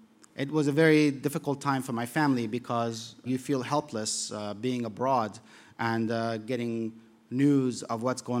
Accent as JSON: {"language": "English", "region": "Kabul", "country": "Afghanistan", "tie": "born or raised there", "said": "Growing up in Kabul in the 70s, I never heard a gunshot. Although there were tanks at the military barracks, they never moved and they just collected dust."}